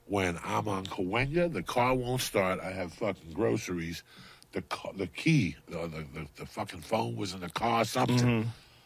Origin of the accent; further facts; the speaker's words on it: North Bergen, New Jersey, United States; He was from Union City. I was from North Bergen.